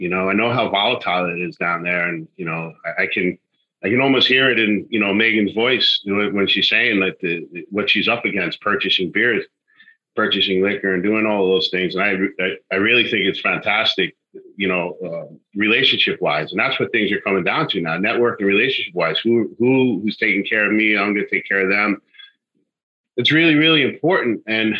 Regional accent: Queens, New York, United States; look, I'm from the city, right? I'm from Queens.

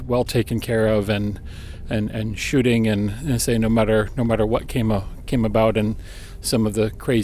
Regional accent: St. Louis, Missouri, United States; from St. Louis in the United States

